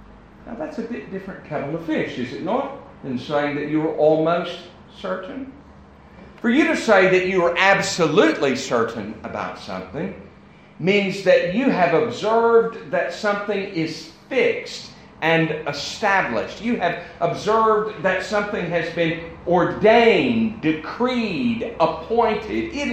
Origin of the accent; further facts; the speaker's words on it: United States; accent: American; I apologize for the effect that my American accent may be having on your spelling at the moment.